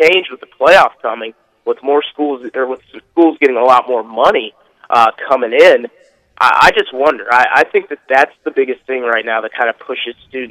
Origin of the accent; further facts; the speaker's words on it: Oxford, Mississippi, United States; And I grew up in Oxford when it was rarely packed